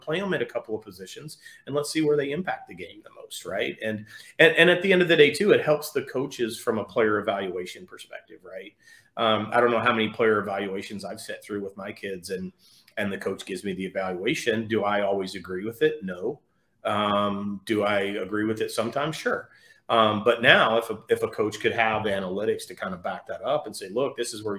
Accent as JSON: {"language": "English", "region": "Texas", "country": "United States", "said": "I'm from Texas"}